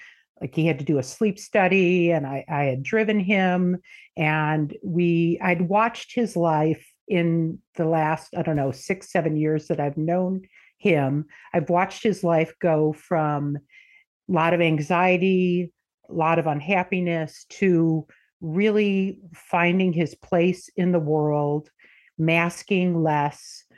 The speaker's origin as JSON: {"language": "English", "region": "Michigan", "country": "United States", "moved": "yes", "said": "I am originally from Michigan. Moved out here in the 90s"}